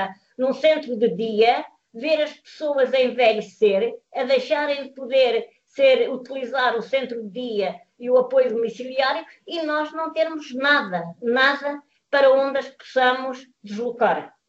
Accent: Póvoa de Santo Adrião, Lisbon, Portugal; sou da Freguesia da Póvoa de Santo Adrião.

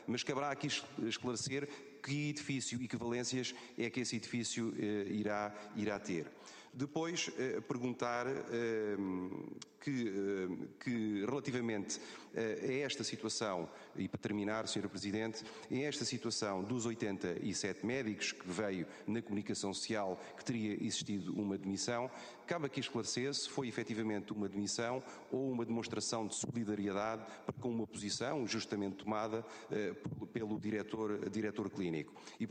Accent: Setúbal, Portugal; born there; Eu sou de Setúbal, nasci no Hospital de São Bernardo

